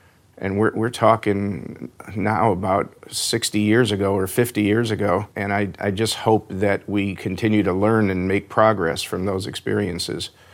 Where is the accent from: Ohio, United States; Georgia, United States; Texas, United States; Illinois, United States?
Illinois, United States; Chicago; Well, I was born and raised in Chicago. Born there, graduated from high school there.